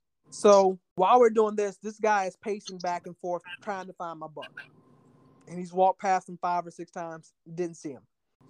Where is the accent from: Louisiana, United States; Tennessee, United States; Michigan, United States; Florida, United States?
Florida, United States; So I'm from Florida.